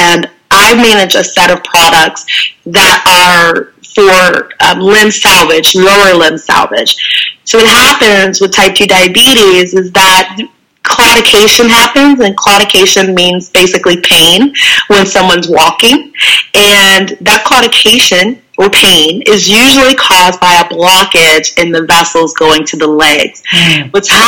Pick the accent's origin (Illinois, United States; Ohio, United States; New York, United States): Illinois, United States; Chicago; I grew up in the Chicago area